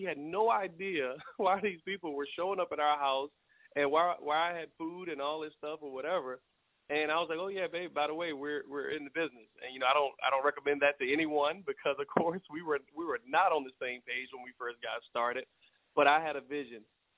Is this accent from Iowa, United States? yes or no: no; Richmond, Virginia, United States; I am from Virginia, Richmond, Virginia marketplace